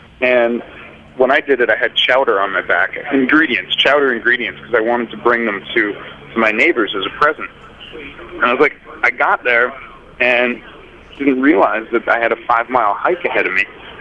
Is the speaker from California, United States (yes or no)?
no; Cambridge, Massachusetts, United States; And we had old neighbors growing up in Cambridge that somehow are affiliated with, I think it was the Forbes family.